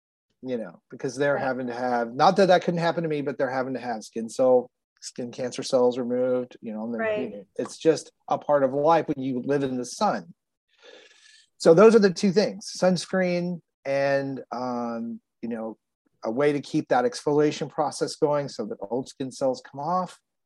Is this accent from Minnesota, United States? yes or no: no; Texas, United States; moved away as an adult; Now I'm originally from Texas, grew up there, lived there till I was 34.